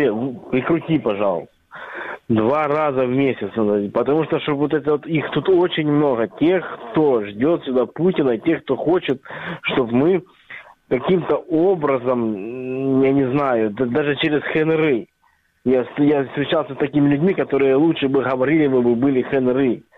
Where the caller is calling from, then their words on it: Kharkiv, Kharkiv Oblast, Ukraine; Здравствуйте, я из Харькова как раз.